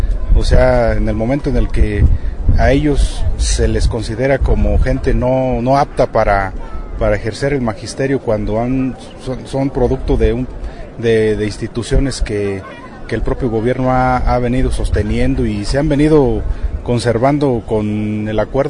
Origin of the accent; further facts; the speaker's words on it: Puruándiro, Michoacán, Mexico; Venimos de Michoacán, de la región Puruándiro.